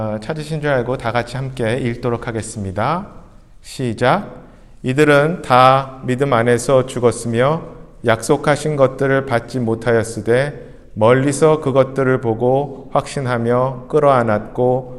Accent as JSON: {"language": "Korean", "region": "Seoul", "country": "South Korea", "tie": "born or raised there", "also_born_or_lived": "Syracuse, United States / California, United States / New Jersey, United States", "moved": "as an adult", "lives_now": "Vancouver, Canada", "said": "저는 여러 곳에서 살았었습니다. 한국에서 물론 자랐고 서울에서 태어나서 자랐습니다. 미국 동북부 시라큐스라는 곳에서 공부하느라 2년을 거기서 살았습니다."}